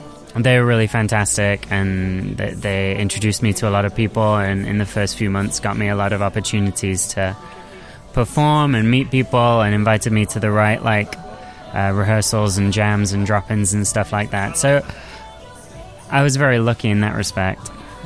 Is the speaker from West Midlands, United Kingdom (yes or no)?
no; Nottingham, East Midlands, United Kingdom; what I guess I grew up with in Nottingham